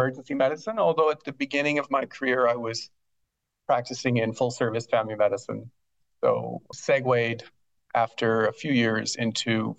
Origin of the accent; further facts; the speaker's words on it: British Columbia, Canada; So I hail from Northern BC and make my home in Prince George with my wife and my two adult daughters.